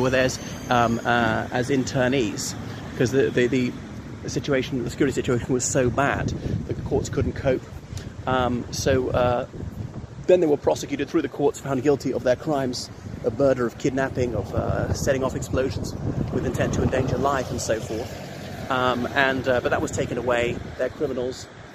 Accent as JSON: {"language": "English", "region": "Northern Ireland", "country": "United Kingdom", "said": "I'm Irish by ethnicity, by citizenship. The Union flag is also my flag. There need be no contradiction between that. I'm British precisely because I'm Irish."}